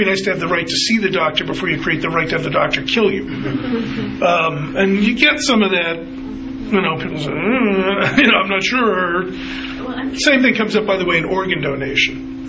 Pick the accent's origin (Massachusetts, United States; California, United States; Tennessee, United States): Massachusetts, United States; I'm from Massachusetts. I understand the state somewhat. My parents are still there. My sisters all live there.